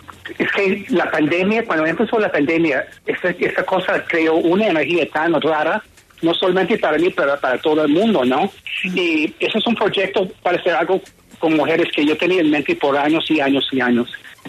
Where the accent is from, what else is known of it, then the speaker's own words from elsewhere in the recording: Detroit, Michigan, United States; accent: American; Spanish is a second language; mis papás son irlandeses. Yo nací, crecí en Detroit con una pasión por piano